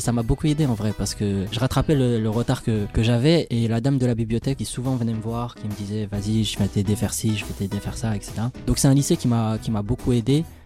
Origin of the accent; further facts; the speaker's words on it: Étampes, Île-de-France, France; also born or lived in Morocco; Moi j'ai grandi à Guinette, je suis né au Maroc, mais je suis arrivé très jeune en France, je m'en souviens même pas, j'étais nourrisson. Et donc j'ai grandi dans mon petit quartier